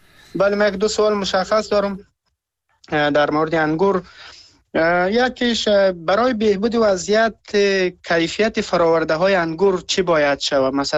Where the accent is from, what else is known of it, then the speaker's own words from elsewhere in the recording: Afghanistan; ما که در سمت شمال افغانستان در واقع بزرگ شدیم